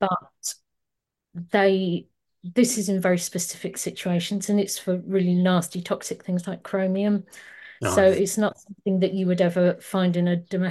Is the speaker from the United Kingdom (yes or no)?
yes; South East England, United Kingdom; where I grew up in Surrey, they used to have fluoridated water.